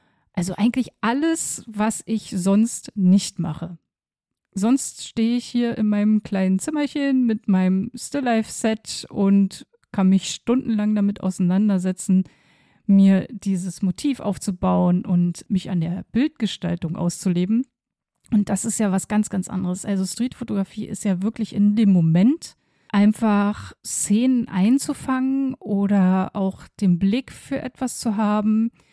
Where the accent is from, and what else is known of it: Berlin, Germany; born or raised there